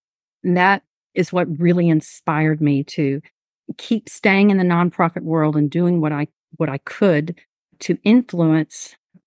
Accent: Houston, Texas, United States; accent: Southeast Houston; I'm a sixth-generation Texan. I'm super proud of that. So my Southeast Houston accent is likely going to shine through this interview. I come from a loving and extended family, most of whom reside in Texas.

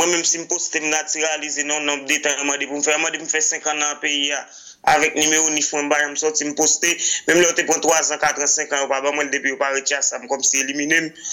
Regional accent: Haiti; depuis que je suis haïtien vivant en Haïti

